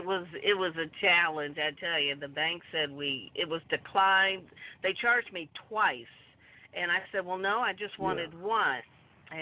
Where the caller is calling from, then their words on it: Atlanta, Georgia, United States; But I'm calling from Atlanta.